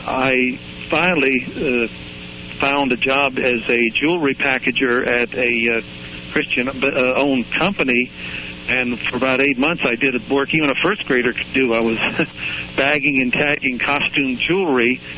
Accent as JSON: {"language": "English", "town": "Washington", "region": "District of Columbia", "country": "United States", "tie": "born or raised there", "said": "I grew up living in the Washington, D.C. area."}